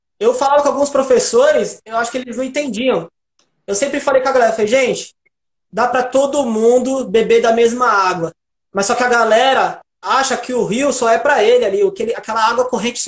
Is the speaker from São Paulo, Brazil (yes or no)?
yes; São Paulo, Brazil; Eu vim da Zona Leste. Vim lá da Zona Leste de São Paulo, do Fundão.